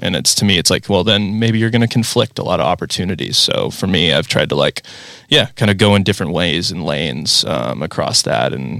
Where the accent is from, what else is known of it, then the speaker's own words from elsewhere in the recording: Pismo Beach, California, United States; growing up in Pismo, it was either like going up to the Bay Area or down to LA to see a show.